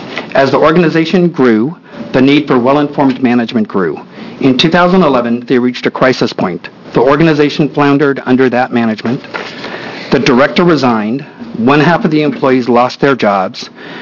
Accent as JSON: {"language": "English", "town": "Astoria", "region": "Oregon", "country": "United States", "said": "I'm from Astoria, Oregon."}